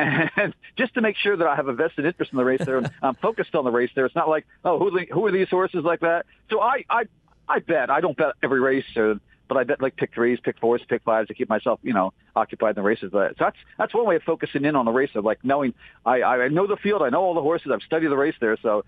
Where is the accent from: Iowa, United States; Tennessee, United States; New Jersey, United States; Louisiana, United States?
New Jersey, United States; I grew up right near Garden State Park there